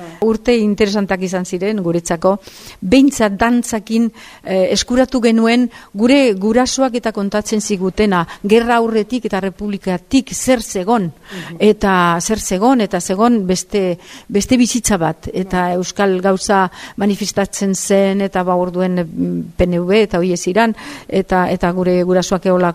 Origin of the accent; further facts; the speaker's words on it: Ugao-Miraballes, Basque Country, Spain; ni ze 16 urtekin edo nituenean, ba dantzatalde bat egin genuen gure herrian Ugaon